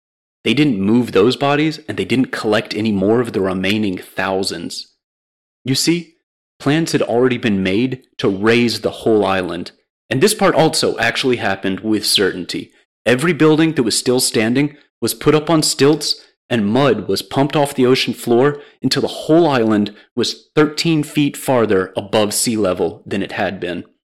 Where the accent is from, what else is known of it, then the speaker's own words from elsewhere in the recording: Houston, Texas, United States; I grew up in Houston, Texas. Jackie's asked me to share an urban legend from my hometown.